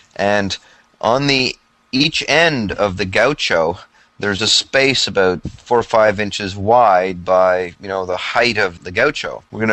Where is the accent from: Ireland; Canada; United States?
Canada; myself and my wife, being Canadian, our Thanksgiving is somewhat earlier than the American Thanksgiving.